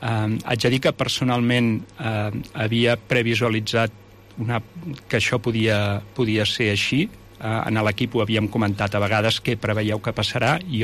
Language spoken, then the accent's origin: Catalan; Barcelona, Catalonia, Spain; also born or lived in Sant Feliu de Codines; Doncs soc nascut a Barcelona, allà hi vaig viure fins als 25 anys, després me'n vaig anar a viure al Vallès, a Sant Feliu de Codines, uns quants anys més, i després em vaig enamorar d'una lleidatana